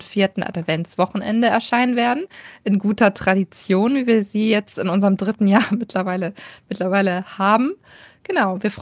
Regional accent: North Germany, Germany; Ich komme aus Norddeutschland und ich habe gedacht, es ist meine Pflicht, einmal einen Plattdeutschkurs zu machen.

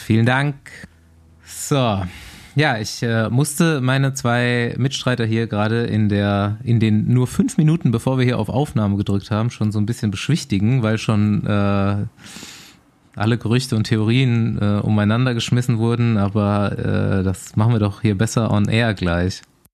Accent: Spessart, Germany; ich habe mich mal wieder in meine Heimat verpisst und ich hatte mal wieder Bock, 2 Tage im Spessart zu fahren.

